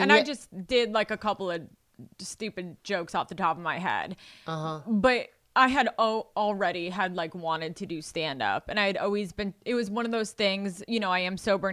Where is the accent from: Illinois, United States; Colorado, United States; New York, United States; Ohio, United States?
New York, United States; I'm from New York. Oh. Yeah. I grew up in Westchester, which is the suburbs outside of New York City.